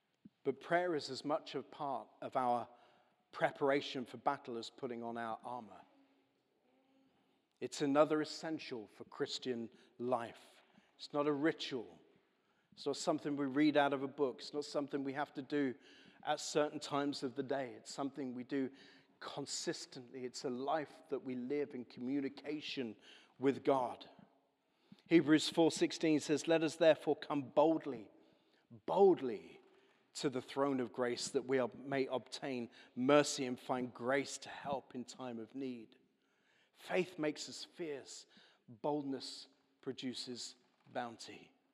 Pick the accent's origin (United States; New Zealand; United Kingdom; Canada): United Kingdom; And I know we're British and we're trying to be polite